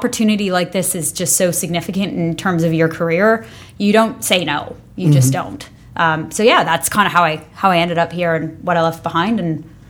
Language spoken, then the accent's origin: English; Windsor, Ontario, Canada; now in Ottawa, Canada; I'm originally from Windsor, Ontario. I grew up in a bilingual household, and I think that's relevant just because that's how I ended up in Ottawa, actually